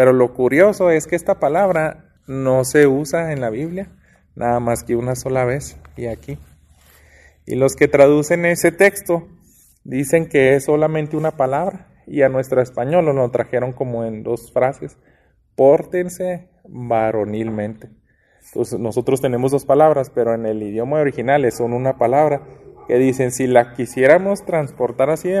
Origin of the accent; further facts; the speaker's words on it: Mexico; si somos mexicanos y de repente Estados Unidos se apodera de México